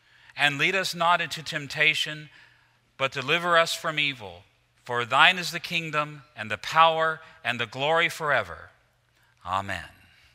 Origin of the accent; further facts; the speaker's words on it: Roanoke, Virginia, United States; I'm from Roanoke, Virginia, so I'm down home, okay?